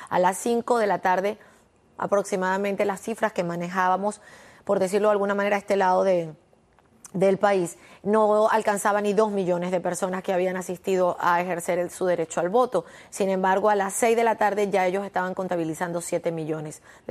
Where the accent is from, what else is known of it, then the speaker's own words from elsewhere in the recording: Venezuela; sino como venezolana.